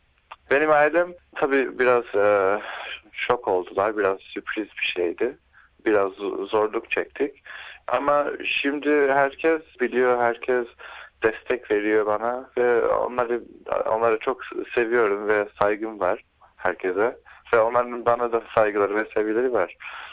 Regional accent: Sydney, New South Wales, Australia; also born or lived in Istanbul; Sydney'de doğdum. Burada 9 yaşıma kadar yaşadım ailemle beraber. Ondan sonra hep beraber İstanbul'a gittik. İstanbul'da yaşadık 4 sene. İstanbul'da okudum. İlkokulu bitirdim orada. Geri geldim Avustralya'ya.

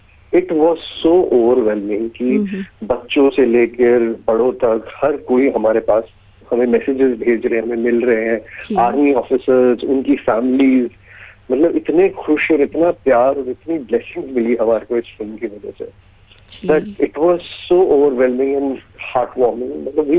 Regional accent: Jammu and Kashmir, India; मैं खुद कश्मीरी हूँ, मैंने कश्मीर में बचपन से ही, जब से पैदा हूँ तब से टेररिज्म के बारे में सुनता आ रहा हूँ

